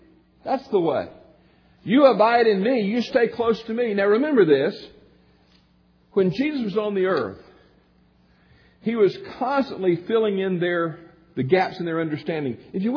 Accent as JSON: {"language": "English", "region": "Gulf Coast", "country": "United States", "tie": "born or raised there", "said": "I grew up on the Gulf Coast. And down on the ocean, the Gulf, there are some swampy areas and some treacherous areas."}